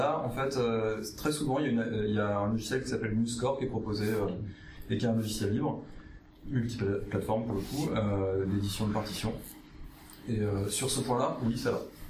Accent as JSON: {"language": "French", "town": "Le Mans", "region": "Pays de la Loire", "country": "France", "said": "Il y a des plaquettes, bon, on vient du Mans"}